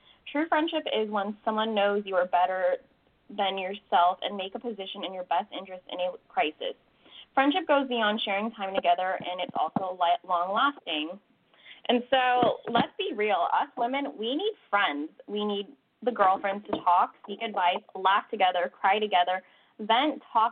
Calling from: California, United States; I'm calling from California.

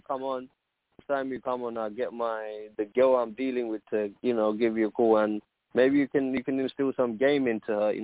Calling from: London, United Kingdom; I'm calling from London.

